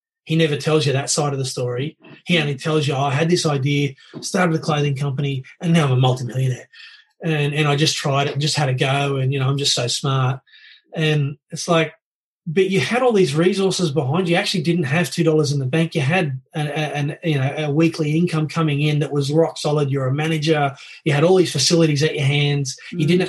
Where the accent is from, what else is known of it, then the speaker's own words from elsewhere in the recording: Bankstown, New South Wales, Australia; I grew up in the Bankstown area, then I'd seen a mass immigration into the area. I'd seen how the area had changed, not for the better.